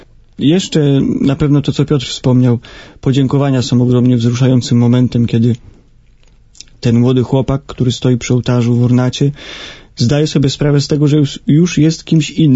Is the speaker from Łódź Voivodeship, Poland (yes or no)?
no; Grudziądz, Kuyavian-Pomeranian Voivodeship, Poland; ponieważ też pochodzę z Grudziądza